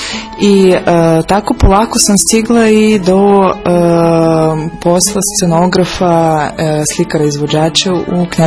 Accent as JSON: {"language": "Serbian", "region": "Kyiv", "country": "Ukraine", "second_language": "Serbian", "moved": "as an adult", "lives_now": "Serbia", "said": "Došla sam iz Kijeva, inače sam kostimograf, dugo sam radila u struci u Kijevu"}